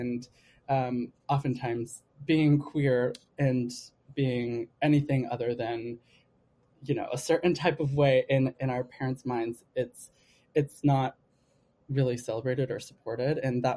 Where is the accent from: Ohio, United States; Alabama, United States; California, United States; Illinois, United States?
California, United States; Los Angeles; now in New York, United States; I'm from LA, by the way. I'm from Southern California, so I saw as much theater as I possibly could, but there is not nearly as much as there is here in New York